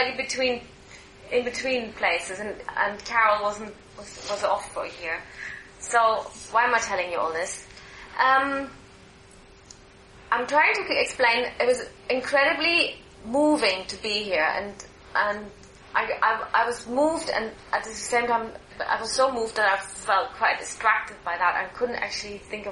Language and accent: English; Munich, Bavaria, Germany; moved away as an adult; now in London, United Kingdom; And I'm originally from Germany, from Munich, actually, and I've lived here in London over 20 years.